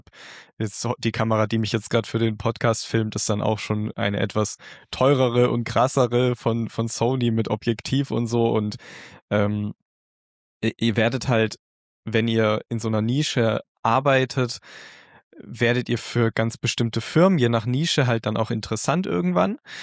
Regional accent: Baden-Württemberg, Germany; Ich bin ja eigentlich Schwabe.

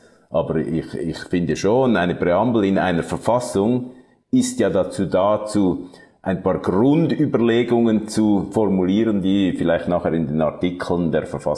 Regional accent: Zurich, Switzerland; Ich komme eigentlich auch aus einer Täuferfamilie, aus mennonitischem Hintergrund. Aber ich bin im Kanton Zürich aufgewachsen und dort gibt es keine Täufergemeinden mehr.

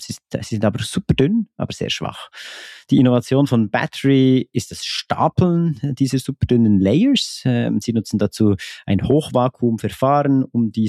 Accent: Gümligen, Bern, Switzerland; aktuell noch in Gümligen bei Bern. Das finde ich natürlich super. In eine Produktionsfirma am Ort, wo ich aufgewachsen bin.

